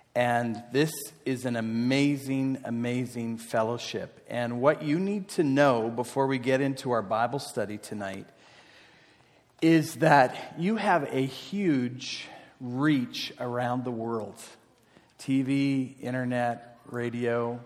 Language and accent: English; Canada; I'm Canadian